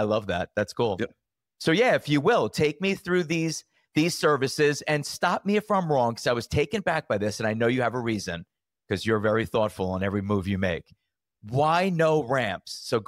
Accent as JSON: {"language": "English", "region": "New York", "country": "United States", "tie": "born or raised there", "said": "You know, I grew up in New York and it would be, oh, I got a guy."}